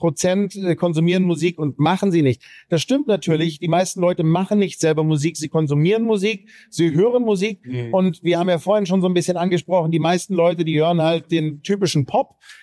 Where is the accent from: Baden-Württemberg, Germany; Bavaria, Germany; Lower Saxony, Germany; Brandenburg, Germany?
Lower Saxony, Germany; Quakenbrück; Und jetzt ist es auch in Quakenburg, in meinem Heimatort angekommen